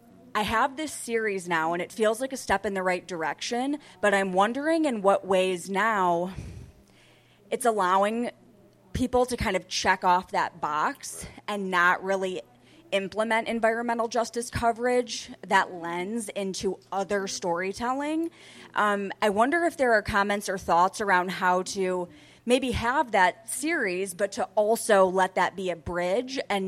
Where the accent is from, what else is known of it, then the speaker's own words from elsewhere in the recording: Detroit, Michigan, United States; I'm from Detroit, Michigan.